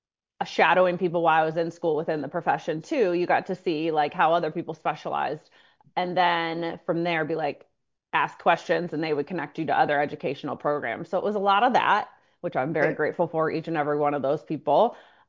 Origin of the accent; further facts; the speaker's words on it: Ohio, United States; moved away; also born or lived in Chicago; Well, growing up in Ohio, where there's 8 months of gray, I always knew I wanted to move south